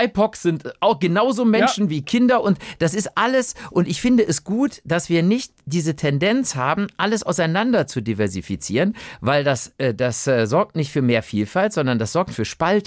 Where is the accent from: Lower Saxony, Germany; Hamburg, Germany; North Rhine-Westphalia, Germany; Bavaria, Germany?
North Rhine-Westphalia, Germany; Cologne; aber meine Heimatstadt Köln ist zunehmend der Verwahrlosung heimgegeben.